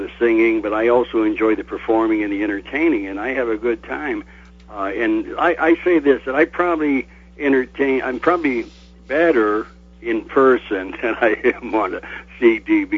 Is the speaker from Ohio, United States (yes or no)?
yes; Alliance, Ohio, United States; also born or lived in Ithaca, New York; I was born in Ithaca, New York, and my parents moved to Ohio after my dad got out of the service. And I grew up. I graduated from Alliance High School.